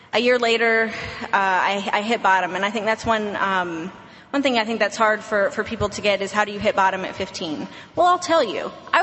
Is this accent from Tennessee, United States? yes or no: yes; Nashville, Tennessee, United States; I went to a 30-day inpatient facility, and I'm from Nashville, so it was in Nashville.